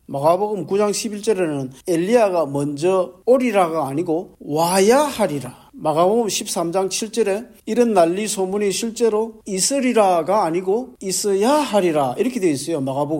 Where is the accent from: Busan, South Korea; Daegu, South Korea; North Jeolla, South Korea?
Busan, South Korea; 제가 부산에서 자랐는데 일본하고 가깝기 때문에 일본의 말 잔재가 굉장히 많습니다.